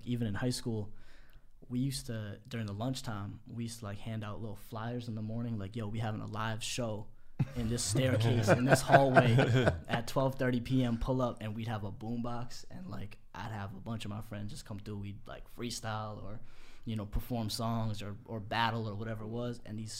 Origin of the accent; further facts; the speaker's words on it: Massachusetts, United States; Right outside Boston, yeah.